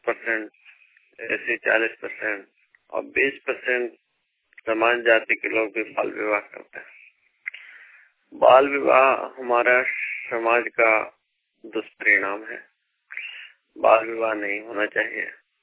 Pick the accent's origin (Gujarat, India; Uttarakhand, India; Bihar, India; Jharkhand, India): Jharkhand, India; Pratappur; Greek ग्राम लिप्तापुर प्रतापपुर जिला चतरा झारखंड का निवासी हूँ।